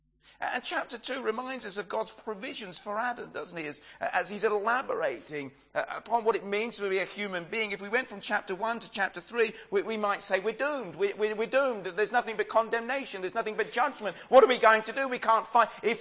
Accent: South East England, United Kingdom; now in Suffolk, United Kingdom; I grew up near the South Downs and here we are in Suffolk.

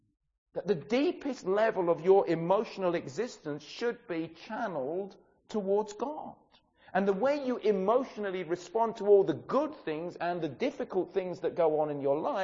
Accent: England, United Kingdom; I know we're English and we're British.

